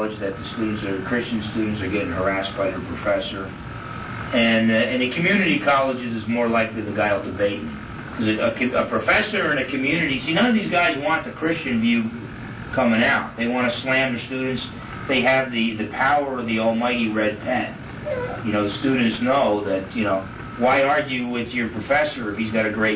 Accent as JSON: {"language": "English", "region": "New Jersey", "country": "United States", "said": "I come from New Jersey, New York, New Jersey, real packed in."}